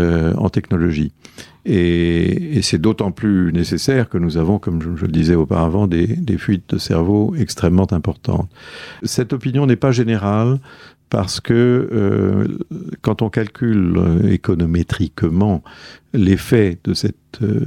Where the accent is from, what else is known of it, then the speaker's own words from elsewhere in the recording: France; Alors moi, comme je suis français